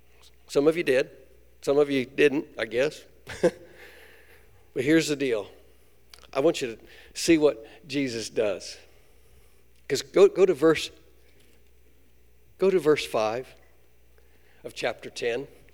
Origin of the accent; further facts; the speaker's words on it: Kansas, United States; I grew up in Northwest Kansas, and when harvest time came, it was exciting, but it was also stressful.